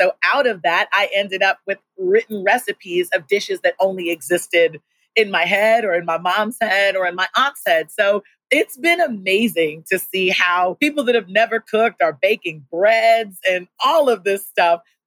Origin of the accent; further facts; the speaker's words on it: Belize; I'm from Belize.